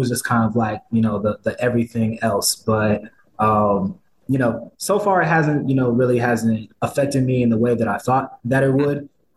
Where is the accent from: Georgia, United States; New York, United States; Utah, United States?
Georgia, United States; Atlanta; Like, I'm born and raised in Atlanta. I'm used to being around a lot of people that look like me naturally